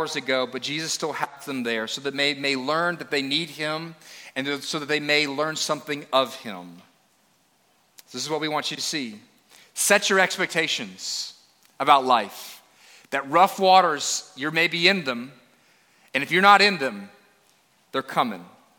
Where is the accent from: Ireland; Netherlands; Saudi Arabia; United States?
United States; Florida; I grew up in Florida, on the east coast of Florida. I lived through 5 hurricanes growing up.